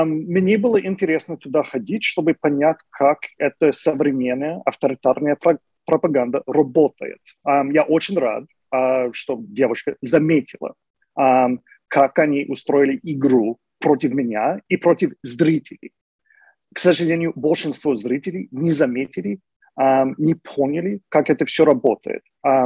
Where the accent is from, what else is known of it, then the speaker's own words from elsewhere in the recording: Michigan, United States; Russian is a second language; Я из Мичигана, я вырос там, только начал изучать русский язык, когда мне было 24. Это было лет 15 тому назад.